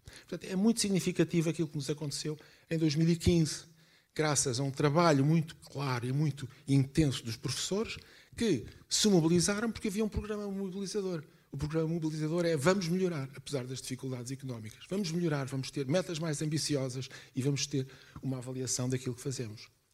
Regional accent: Portugal; nós que somos portugueses

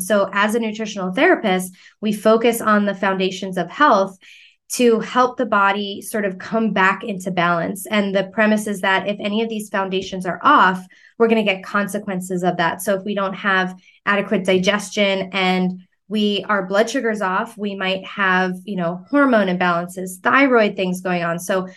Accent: Long Island, New York, United States; also born or lived in Florida; I spent my whole life growing up on Long Island, was at the beach and in Florida at the beach.

